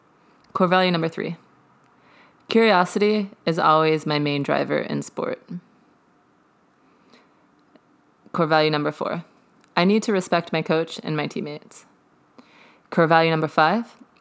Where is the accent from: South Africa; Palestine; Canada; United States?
United States; the South; accent: Southern; if you can hear my sweet Southern accent